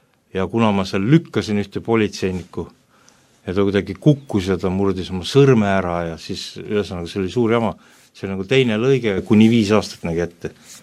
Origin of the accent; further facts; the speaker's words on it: Tartu, Tartu County, Estonia; Sündsin, kasvasin Tartus, Annelinnas, peres, kus ei olnud kristlasi nii-öelda